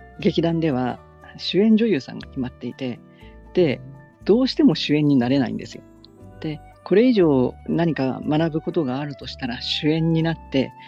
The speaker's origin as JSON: {"language": "Japanese", "region": "Kagoshima", "country": "Japan", "moved": "as an adult", "lives_now": "Tokyo, Japan", "said": "鹿児島出身ですけれど、はい、進学はもう東京だったので、そこからあとはずっと東京で活動していて、で、2000年くらいまで東京でずっとやってたんですけど"}